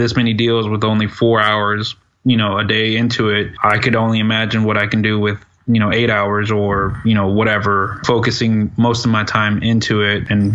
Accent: Dallas, Texas, United States; I'm from Dallas, Texas. Currently, I'm an accountant.

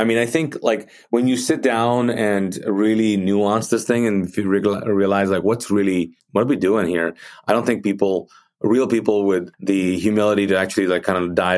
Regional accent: Kuwait; now in United States; I grew up in the Middle East in Kuwait. Parents are Pakistani, but we grew up Sunni Muslim. I came to the States after the Gulf War.

